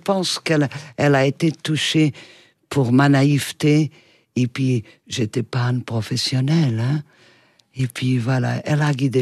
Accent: Lisbon, Portugal; Et puis en plus, je viens de Lisbonne, alors.

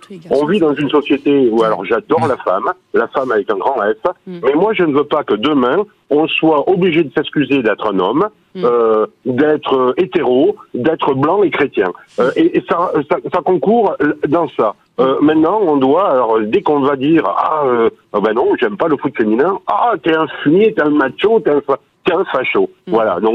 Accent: Occitanie, France; je suis troubadour. Je suis occitan, vivant sur les terres justement des troubadours

